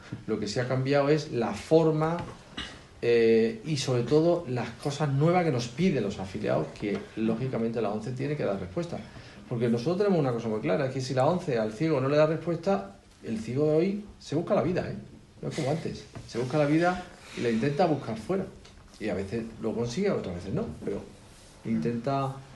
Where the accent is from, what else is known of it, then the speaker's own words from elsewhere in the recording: Spain; El país, yo en mi pueblo me acuerdo, años 60, que las calles eran de tierra.